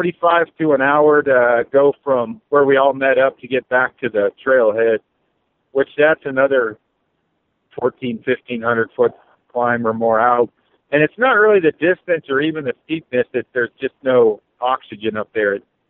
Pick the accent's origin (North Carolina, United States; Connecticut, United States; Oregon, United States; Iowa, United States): Oregon, United States; Well, I'm from Oregon, and it means you're gay.